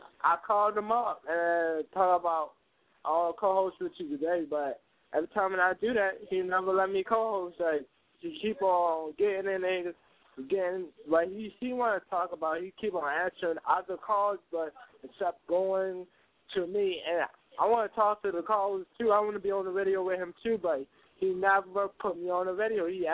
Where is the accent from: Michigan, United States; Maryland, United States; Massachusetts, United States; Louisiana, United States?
Maryland, United States; Baltimore; Baltimore.